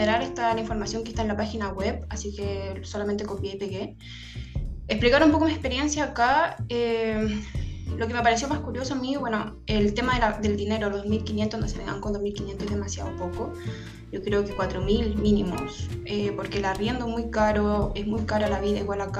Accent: Chile; moved away as an adult; tengo 27 años, soy chilena y esta es mi primera visa

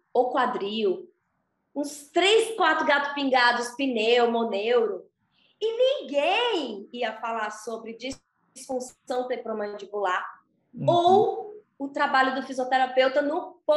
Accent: Aracaju, Sergipe, Brazil; now in São Paulo, Brazil; Eu vim de Aracaju para cá, para São Paulo.

